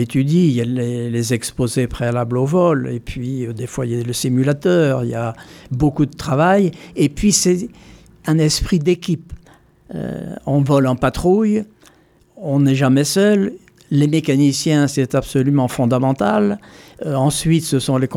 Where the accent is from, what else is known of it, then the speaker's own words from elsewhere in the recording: Brittany, France; Je suis breton d'abord